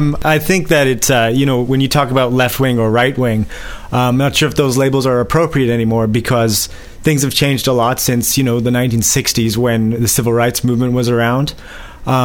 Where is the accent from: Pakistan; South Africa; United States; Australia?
South Africa; now in Canada; I'm originally from South Africa